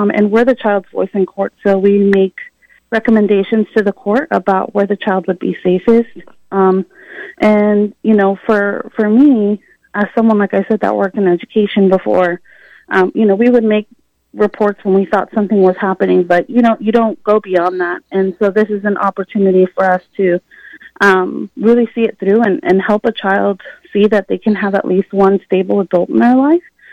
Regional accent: Los Angeles, California, United States; now in Emporia, United States; I'm originally from Los Angeles, and so the differences and, you know, community from here and there are just so vast.

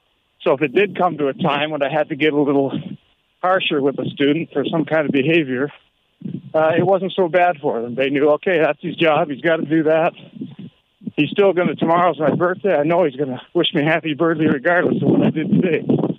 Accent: Simcoe, Ontario, Canada; I was born and raised in Simcoe, went to Elgin Ave Public School, and went to Simcoe Composite School all through high school.

